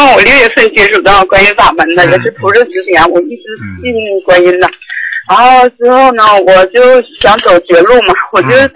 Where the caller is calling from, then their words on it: Hainan, China; 我是从海南打过来的。